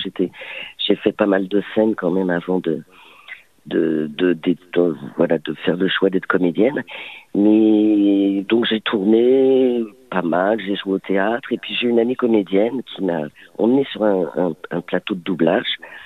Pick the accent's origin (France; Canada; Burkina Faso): France; Pantin, Île-de-France; je suis une petite pontinoise, hein. Moi, je suis née à Pantin, dans le 9-3.